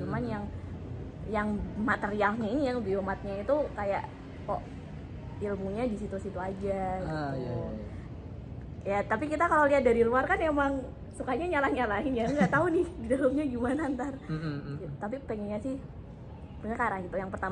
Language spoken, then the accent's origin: Indonesian; Jember, East Java, Indonesia; Aslinya Jember.